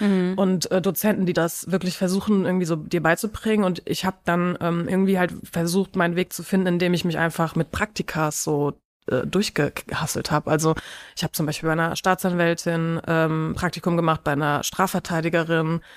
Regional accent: Bad Nauheim, Hesse, Germany; So in der Nähe von Frankfurt, Bad Nauheim.

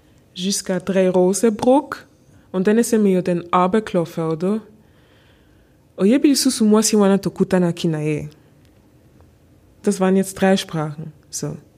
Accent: Basel, Basel-Stadt, Switzerland; accent: Basel; ich versuche jetzt meinen Basler Akzent richtig zu

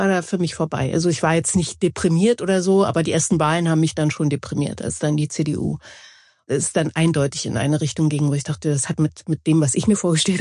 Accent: East Germany, Germany; bin ja so ein DDR-Kind

